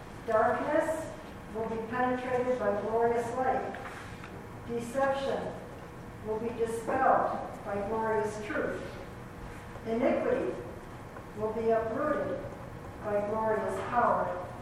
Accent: Plano, Texas, United States; since I'm a neighbor from Plano

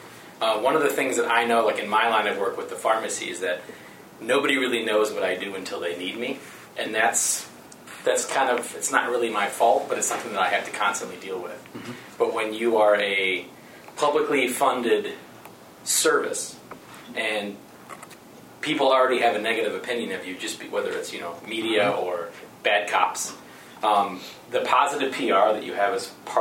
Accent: Aurora, United States; growing up in Aurora and being the token white guy in a large group of friends

